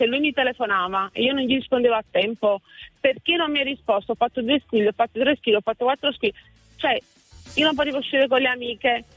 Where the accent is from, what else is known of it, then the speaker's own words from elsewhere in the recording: Modena, Emilia-Romagna, Italy; No, io sono di Modena